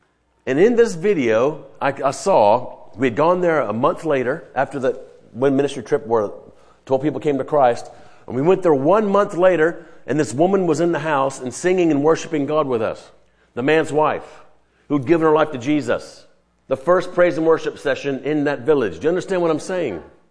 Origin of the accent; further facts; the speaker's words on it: Louisiana, United States; and I'm from Louisiana, we can go to New Orleans